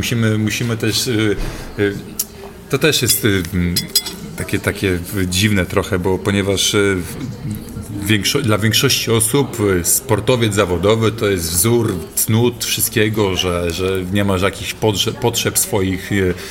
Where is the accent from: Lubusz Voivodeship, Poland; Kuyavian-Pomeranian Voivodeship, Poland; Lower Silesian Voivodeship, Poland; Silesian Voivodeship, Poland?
Kuyavian-Pomeranian Voivodeship, Poland; Bydgoszcz; moved away as an adult; now in Gdynia, Poland; Wyjechałem w 97 roku, także czuję się gdynianinem, a nie bydgoszczaninem, prawda? W Bydgoszczy się urodziłem